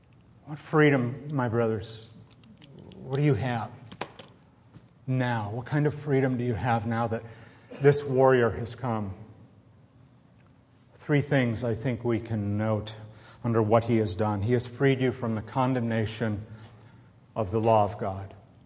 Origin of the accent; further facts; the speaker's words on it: Chicago, Illinois, United States; I'm a Yankee, I'm from Chicago, so I think wilderness, lots of trees and squirrels and all those kinds of things.